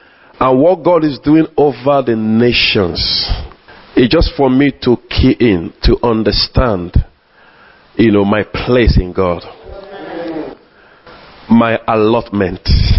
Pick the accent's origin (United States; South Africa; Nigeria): Nigeria; now in London, United Kingdom; I'm from Nigeria, even though I live in London, you know, Wales, British Nigeria.